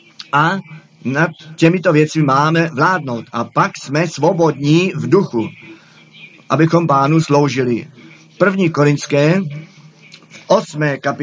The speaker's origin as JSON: {"language": "Czech", "country": "Germany", "second_language": "Czech", "said": "jednoduše jsem řekl, já jsem Němec a přitom to zůstane."}